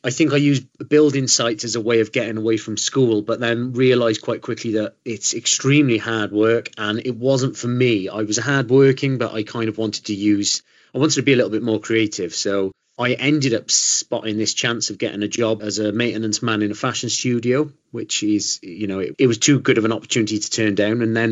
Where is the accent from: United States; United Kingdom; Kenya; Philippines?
United Kingdom; Newport, Wales; now in London, United Kingdom; So I'm based in Northeast London, but originally, as I'm sure you can tell, I am from Wales. So Newport, South Wales, originally, where I grew up. And yeah, I'm now in London. I've been here for nearly 17 years